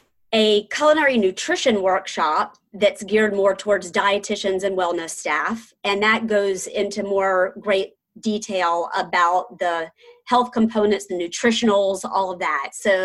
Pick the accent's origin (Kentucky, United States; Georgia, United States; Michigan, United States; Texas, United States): Georgia, United States; Savannah; because I grew up in Savannah, Georgia, and vegetarian was never a part of my vocabulary.